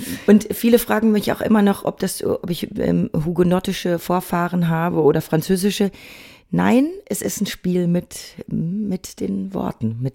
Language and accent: German; Bad Salzuflen, North Rhine-Westphalia, Germany; now in Berlin, Germany; in meiner Kindheit und Jugend in Bad Salzuflen, in so einer Kleinstadt, da gibt's ja auch nicht so viele Angebote